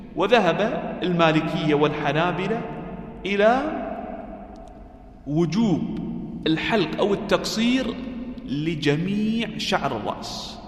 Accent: United Arab Emirates; قال لي أنت من أين؟ قلت: من الإمارات.

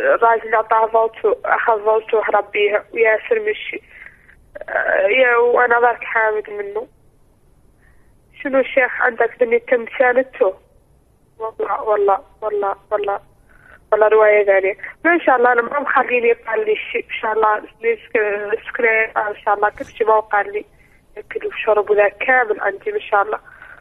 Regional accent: Mauritania; أنا من موريتانيا ومن عائلة راقية. عائلة كبيرة في موريتانيا.

